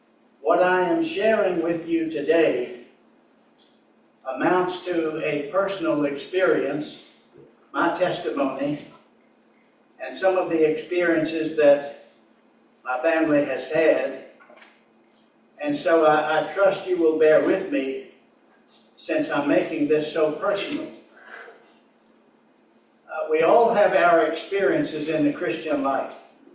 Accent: Richmond, Virginia, United States; I'm from Richmond, Virginia.

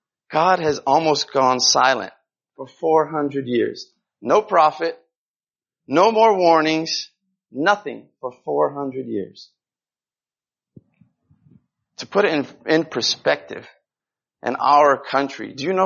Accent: Brazil; I grew up in Brazil

